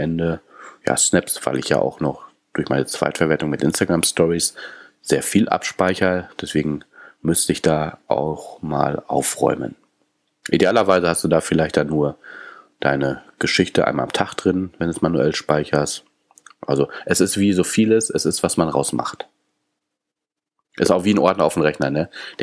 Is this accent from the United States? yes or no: yes; California, United States; German is a second language; ich komme ja auch aus Kalifornien